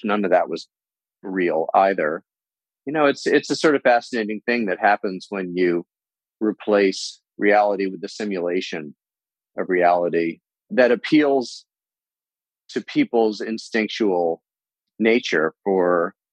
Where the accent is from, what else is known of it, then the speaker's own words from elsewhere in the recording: New York City, New York, United States; There's definitely windows that I have into just a very different world than I grew up in Greenwich Village.